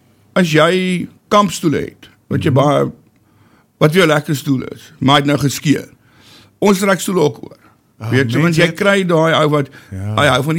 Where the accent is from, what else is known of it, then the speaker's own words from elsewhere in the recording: Pretoria, Gauteng, South Africa; ek kom nou van Pretoria af